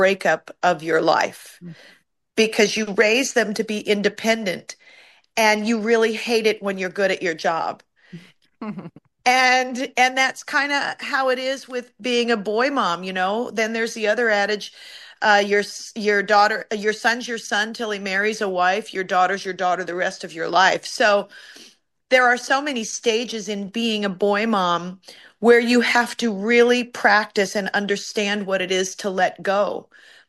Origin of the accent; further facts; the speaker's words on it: Chicago, Illinois, United States; born there; So I was born in Chicago. Started acting, singing, and dancing at a young age